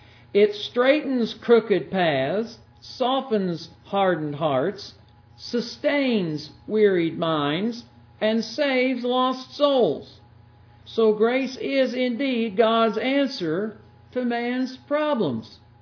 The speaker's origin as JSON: {"language": "English", "region": "Indiana", "country": "United States", "said": "There, I'm from Indiana, drowned."}